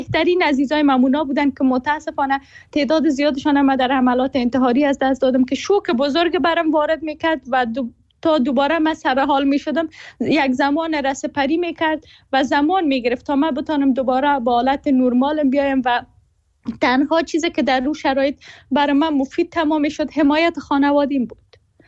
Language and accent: Persian; Afghanistan; ما در این شرایط که حکومت فیلیس ما در شرایطش دور اولشان متولد شدیم و بزرگ شدیم